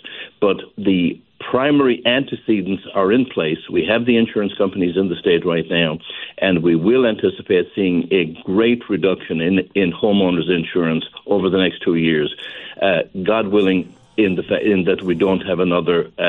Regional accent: Ireland; moved away as an adult; now in United States; I've been here since 1971, which will tell you that I am an American at this point. I have been away from Ireland for a very long period of time, more than most people here have been alive.

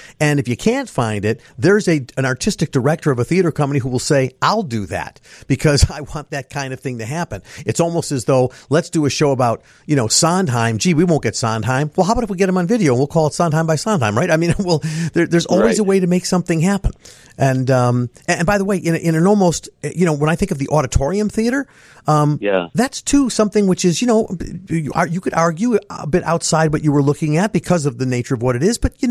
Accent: Chicago, Illinois, United States; I mean, for me as a Chicagoan lifelong, I read this book and I'm home.

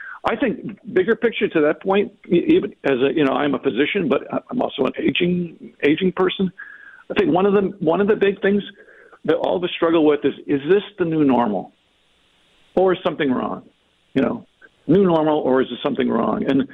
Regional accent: Illinois, United States; Yeah, so I'm originally from Northern Illinois, kind of on the very edge of the Chicago suburbs

